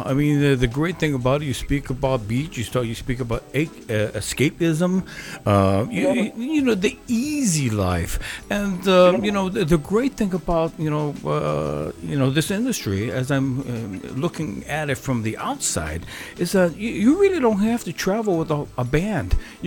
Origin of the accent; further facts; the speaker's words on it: Hawaii, United States; I'm from Hawaii. You know, I'm always thinking about Hawaii as soon as the snow hits, you know.